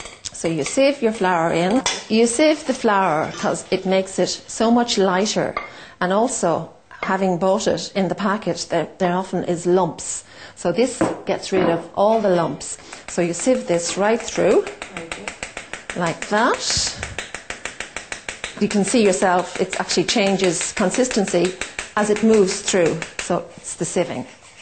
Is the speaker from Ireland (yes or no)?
yes; Dublin, Leinster, Ireland; And I am from Dublin, Ireland